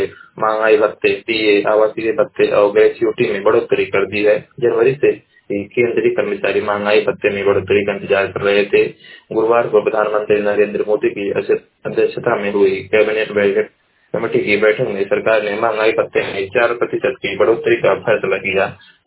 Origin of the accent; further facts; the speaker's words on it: Uttar Pradesh, India; मैं जिला महाराजगंज का निवासी हूँ।